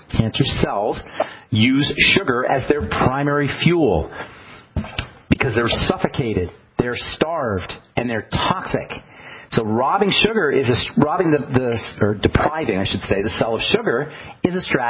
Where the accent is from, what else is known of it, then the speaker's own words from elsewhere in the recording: New Jersey, United States; I grew up in New Jersey.